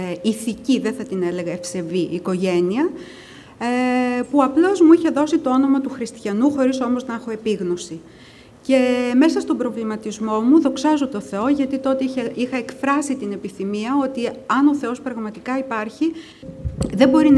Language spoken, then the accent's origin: Greek; Greece; also born or lived in Melbourne, Australia; Γεννήθηκα στη Μελβούρνη της Αυστραλίας και ήρθα 8 χρονών στην Ελλάδα